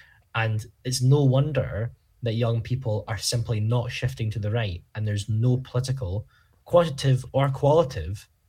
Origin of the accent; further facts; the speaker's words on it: Dundee, Scotland, United Kingdom; I met, growing up in Dundee, Joe Fitzpatrick, the SNP MSP